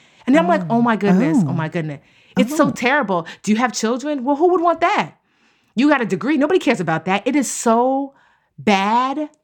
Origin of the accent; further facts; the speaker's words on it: Nigeria; because I'm Nigerian and I'm not going to lie that hypergamy is something that is practiced traditionally in my culture